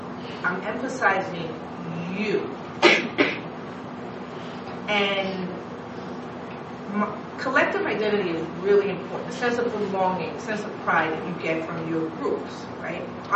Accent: Harlem, New York, United States; When I get a dance, you know I'm from Harlem, right? So it's amazing who I am at my core.

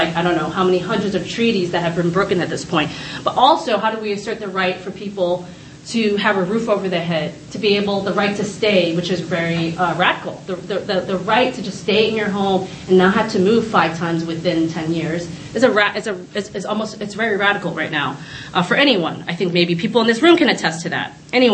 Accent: Brooklyn, New York, United States; So I'm from Sunset Park, Brooklyn, born and raised. Just to say that that's sort of my like background as someone who was born and raised in Sunset Park.

